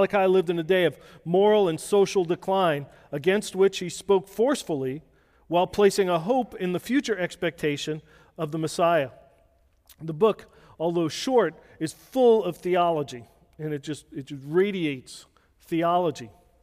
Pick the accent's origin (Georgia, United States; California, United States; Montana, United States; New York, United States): New York, United States; Brooklyn; I'm Italian. I grew up in Brooklyn.